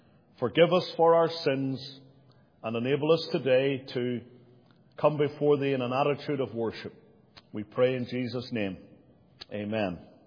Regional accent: Northern Ireland, United Kingdom; I'm from that part of the world, but a different island. I'm from Northern Ireland. But those who live in the northeastern part of Ireland, who are of Protestant stock, all trace their heritage, pretty much every one of them, to Scotland

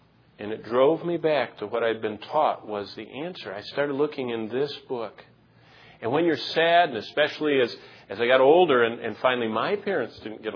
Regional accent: Michigan, United States; I think about growing up in Michigan as a child. I had one of those idyllic childhood times. I lived by a lake with my parents.

